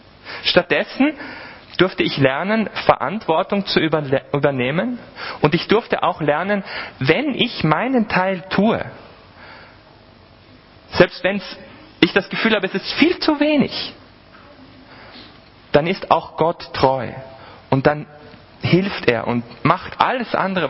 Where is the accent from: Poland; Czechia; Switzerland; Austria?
Austria; Vienna; born there; ich bin aus Österreich ursprünglich, aus Wien, in Wien geboren.